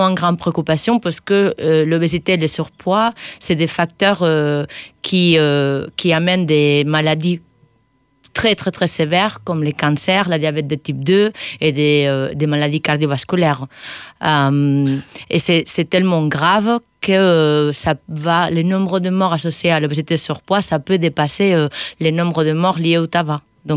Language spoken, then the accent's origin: French; Spain; French is a second language; now in France; arrivé en Aveyron en 2017 après avoir vécu dans plusieurs pays de l'Europe. Donc avec mon accent, vous allez voir, ouais, je viens pas de France, je viens d'Espagne.